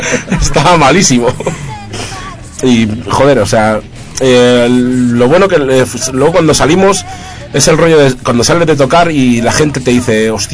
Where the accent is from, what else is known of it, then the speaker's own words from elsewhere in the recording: Madrid, Community of Madrid, Spain; y yo soy de Carabanchel.